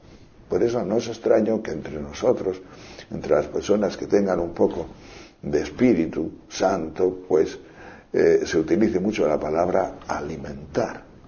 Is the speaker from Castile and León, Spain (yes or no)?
yes; León, Castile and León, Spain; no sé por aquí, pero por mi tierra de León